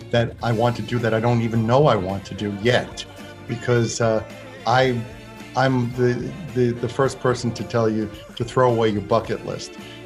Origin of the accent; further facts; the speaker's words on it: New York, United States; So I'm a New Yorker. That's really very much an important part and an immovable part and irreplaceable part of who I am.